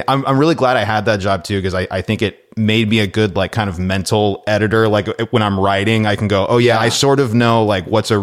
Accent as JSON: {"language": "English", "region": "California", "country": "United States", "tie": "born or raised there", "said": "And, you know, we're from Southern California. You know, I've lived here my whole life."}